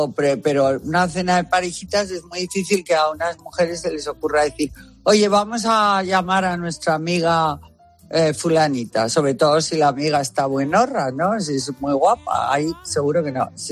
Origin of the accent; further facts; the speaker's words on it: San Sebastián, Basque Country, Spain; tocan muchísimas canciones de cuando yo vivía en San Sebastián. Sabéis que yo soy de San Sebastián.